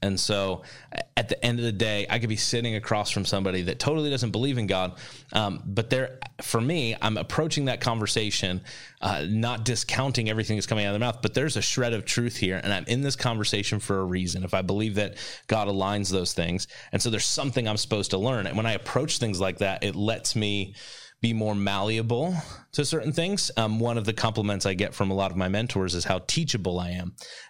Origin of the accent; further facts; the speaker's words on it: East Coast, United States; I grew up on the East Coast. I thought one way about Midwest. And then I came to the Midwest.